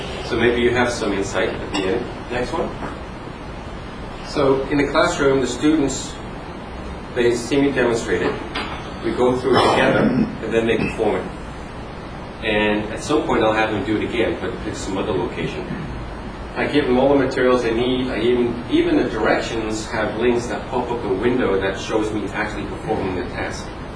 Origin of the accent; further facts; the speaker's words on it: England, United Kingdom; also born or lived in Oregon; And I went to school in Oregon, so, and then I'm from England, and if I never went outside when it rained, I never go outside.